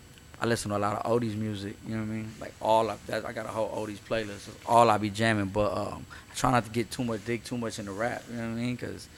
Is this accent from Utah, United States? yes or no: no; Houston, Texas, United States; now in Los Angeles, United States; I talk about this shit all the time in LA, because it's like, we're from Houston, so we way different.